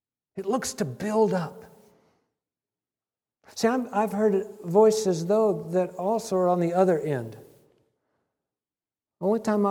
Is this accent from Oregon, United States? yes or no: no; California, United States; And I'm coming from California going, what the heck is this?